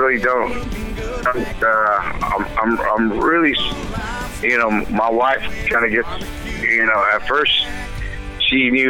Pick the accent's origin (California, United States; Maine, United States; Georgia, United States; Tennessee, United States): California, United States; Visalia; And I'm from Visalia, California, which is the central San Joaquin Valley, about an hour north of Bakersfield, California